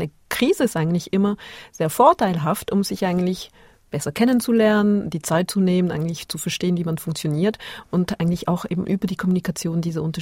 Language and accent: German; Basel, Basel-Stadt, Switzerland; Ich bin in Basel groß geworden, hatte Zugang zu deutschem Fernsehen, kannte den Gottschalk